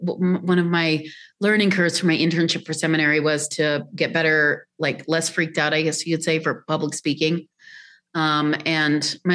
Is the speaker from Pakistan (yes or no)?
yes; Pakistan; When I grew up in Pakistan, you know, I've told people that my memory as a child is I was awoken every morning by the call to prayer at dawn.